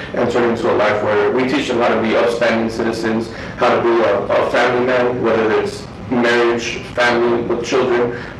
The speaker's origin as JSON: {"language": "English", "town": "Tucson", "region": "Arizona", "country": "United States", "tie": "born or raised there", "said": "But I myself, I grew up in Tucson, Arizona, lived a similar life involved in gangs, involved in drugs, alcohol."}